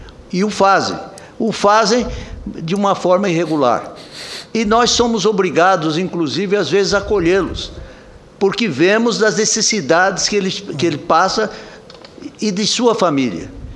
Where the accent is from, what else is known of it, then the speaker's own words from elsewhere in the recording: Campo Grande, Mato Grosso do Sul, Brazil; Quando ainda na minha terra, Campo Grande, eu acionava a TV Senado e ouvia os seus pronunciamentos